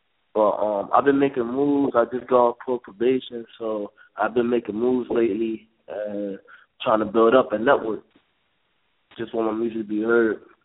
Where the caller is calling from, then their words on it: Paterson, New Jersey, United States; from Paterson, New Jersey, Pakistan. Paterson, New Jersey